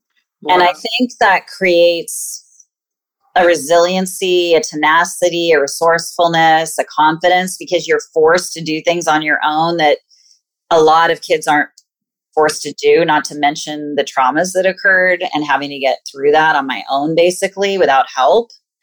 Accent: California, United States; I am born and raised in California.

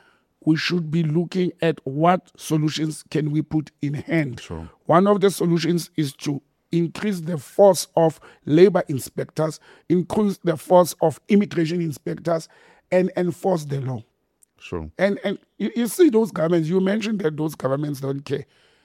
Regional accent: South Africa; I, as a South African, don't want to see political heads because they lie to people.

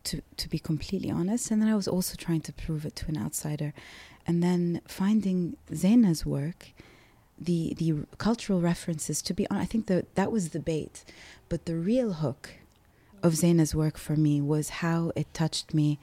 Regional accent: Kuwait; Yeah, so I'm from Kuwait, but I've grown up in many different places. But I've always been very much attached to Kuwait as home.

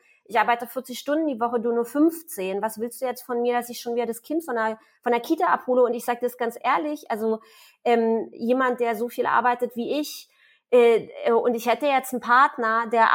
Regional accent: eastern Germany, Germany; Also ich komme auch aus dem Osten.

